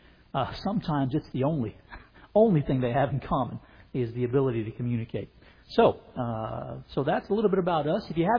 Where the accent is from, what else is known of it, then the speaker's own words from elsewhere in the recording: Kentucky, United States; it really was a pivot because I'm not a city kid. I'm from Kentucky myself.